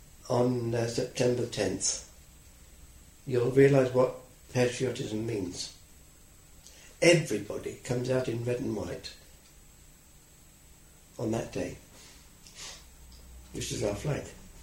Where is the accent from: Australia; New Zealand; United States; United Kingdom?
United Kingdom; I said, no, I'm British.